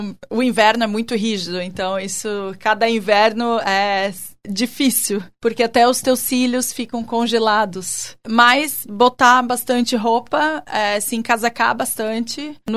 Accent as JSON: {"language": "Portuguese", "town": "Blumenau", "region": "Santa Catarina", "country": "Brazil", "tie": "born or raised there", "said": "eu nasci aqui em Blumenau e no bairro Vitor Konder."}